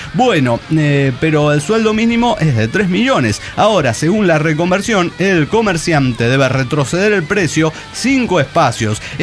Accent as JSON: {"language": "Spanish", "country": "Venezuela", "said": "comenzó la reconversión monetaria en mi país. República Bolivariana de Venezuela."}